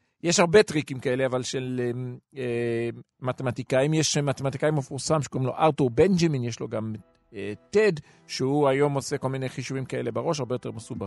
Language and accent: Hebrew; England, United Kingdom; now in Israel; אני למדתי, אני גדלתי באנגליה